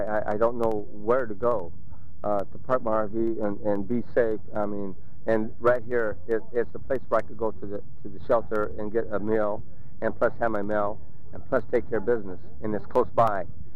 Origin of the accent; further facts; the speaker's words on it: Santa Cruz, California, United States; Actually, I was a native from Santa Cruz. I raised my family here.